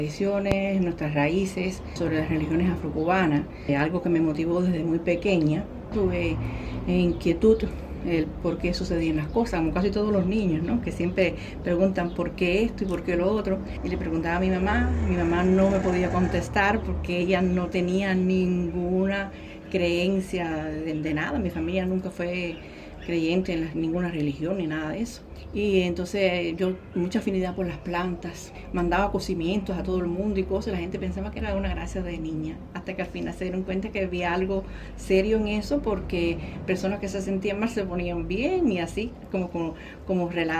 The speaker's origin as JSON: {"language": "Spanish", "town": "Jatibonico", "region": "Sancti Spíritus", "country": "Cuba", "tie": "born or raised there", "moved": "yes", "lives_now": "Havana, Cuba", "said": "soy oriunda de Santi Espíritu, del municipio Jaribonico. Ahí fue donde comencé mis estudios. Posteriormente vine para La Habana, donde me gradué."}